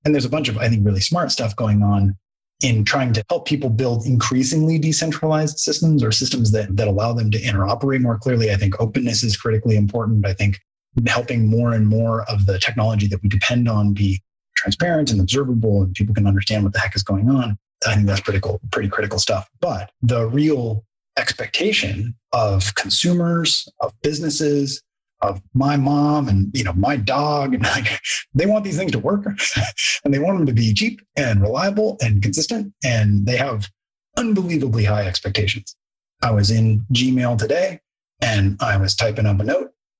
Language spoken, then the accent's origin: English; Seattle, Washington, United States; now in Santa Barbara, United States; I grew up in Seattle and I just got tired of the rain. And so we interviewed and looked at spots and we liked Santa Barbara. So we moved to Santa Barbara